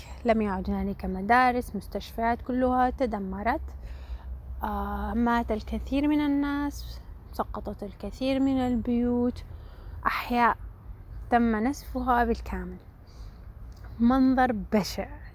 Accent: Mosul, Nineveh, Iraq; مدينتي مدينة الموصل. كبرت ولدت وكبرت في مدينة الموصل، مدينة جميلة حقا في شمال العراق، من أكبر المدن الموجودة في العراق، أحبها حقا

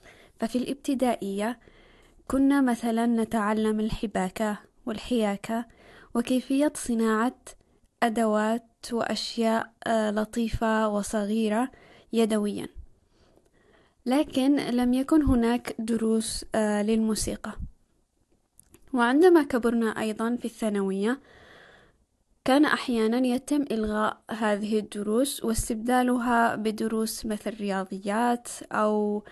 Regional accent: Taiz, Taiz Governorate, Yemen; في المدرسة التي درست فيها في اليمن، تحديدا في مدينتي الصغيرة تعز

